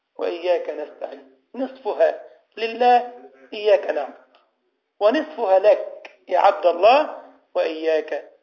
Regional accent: Egypt; احنا عندنا في مصر كان يقول لك الطرق عندنا في مطبات وفي مآبات وفي مسبات.

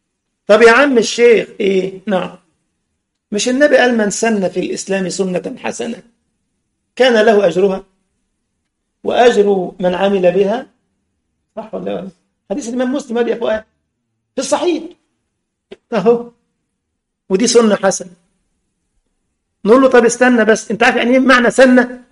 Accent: Egypt; زي أذكر مرة في مسجد المساجد عندنا في مصر، وكان معروف بمسجد البدع

